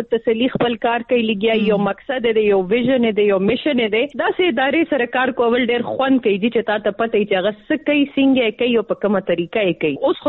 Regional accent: Peshawar, Khyber Pakhtunkhwa, Pakistan; زه جی هم د پیښور یم. 400 شپ قدر میا عیسی کلی یم.

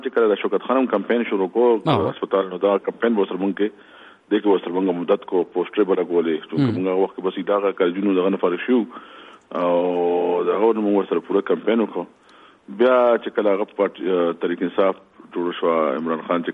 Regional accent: Marghuz, Khyber Pakhtunkhwa, Pakistan; زما تعلق د صوبې سره دی ضلع صوبې او په ضلع صوبې کې چې نو مرغوز کله دی مرغوز اغه کې ما سبق کومل ته ویل د مرغوز کړی نه

